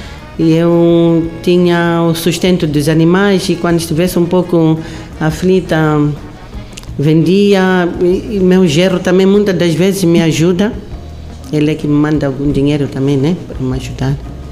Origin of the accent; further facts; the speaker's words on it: Buzi, Sofala, Mozambique; Só soubemos que na área do Buzi, que é a minha terra natal, que fica a mais ou menos a 70 quilômetros da minha fazenda